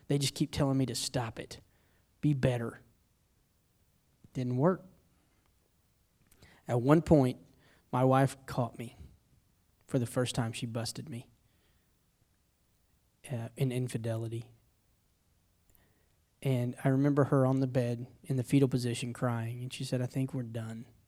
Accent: Choctaw, Oklahoma, United States; now in Fort Worth, United States; and I grew up here in Oklahoma, so I'm an Okie too, okay? So I'm not a native Fort Worthian. What is that? Is that right? I don't know. Not from Cowtown. I'm from Choctaw, Oklahoma.

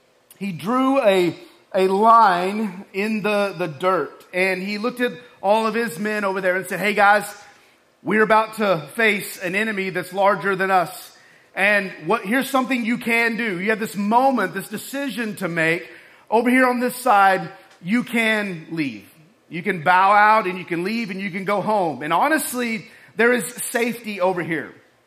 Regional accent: Texas, United States; I am from Texas. I mean, that's just, I'm born and raised in Texas.

